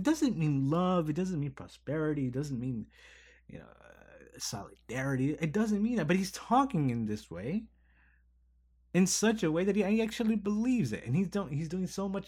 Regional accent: Chicago, Illinois, United States; Mostly because, you know, we have a sort of similar background. We're both from Chicago.

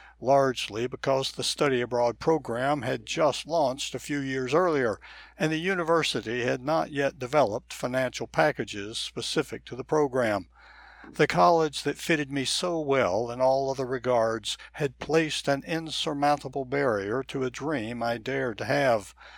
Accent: Baltimore, Maryland, United States; Its southern locale offered more warm, sunny days than my hometown of Baltimore, Maryland.

